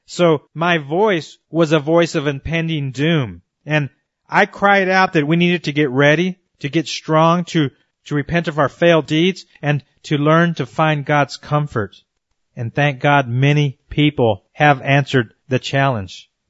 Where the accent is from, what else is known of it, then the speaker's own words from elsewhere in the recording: Texas, United States; also born or lived in Colorado; I grew up in Texas in the earlier years of my life, and I remember how uncomfortable it was to be in an area full of high humidity.